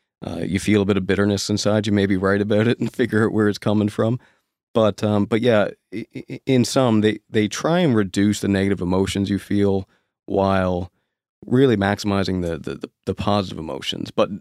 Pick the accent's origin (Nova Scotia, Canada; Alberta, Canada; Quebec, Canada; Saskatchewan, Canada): Nova Scotia, Canada; So I'm from Nova Scotia, and a lot of the Stoic principles are fundamentally in our culture today, right?